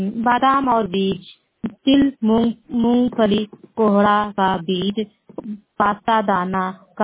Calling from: Bankhuriya Modipur, Uttar Pradesh, India; मेरे गांव का नाम बनखुरिया मोदीपुर है। मैं जिला संत कबीर नगर से बोल रही हूँ।

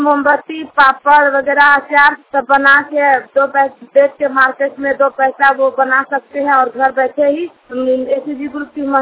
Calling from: Jharkhand, India; रांची झारखंड से नेवरी बस्ती से बोल रही हूँ, कांके ब्लॉक से।

